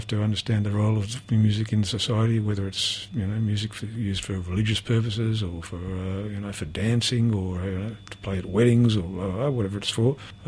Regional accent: Avalon, New South Wales, Australia; I was born in Avalon, which in those days, I was born in 1948, in those days had three shops and had a dirt road. It was a fantastic place to grow up. You know, we lived 100 yards from the beach

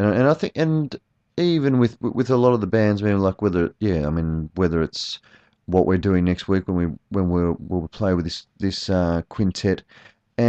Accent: Port Macquarie, New South Wales, Australia; I grew up in Port Macquarie, and look, it was the in thing to do at school.

